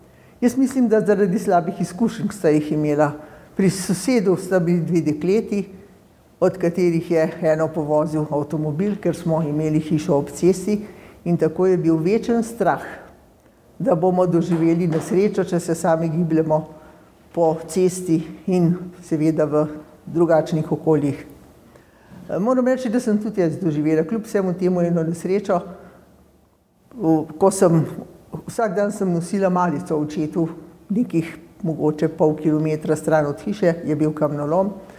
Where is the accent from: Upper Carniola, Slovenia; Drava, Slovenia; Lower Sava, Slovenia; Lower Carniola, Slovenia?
Upper Carniola, Slovenia; Polica; born there; Jaz sem rojena na Polici, to je 3 kilometre izven Kranja.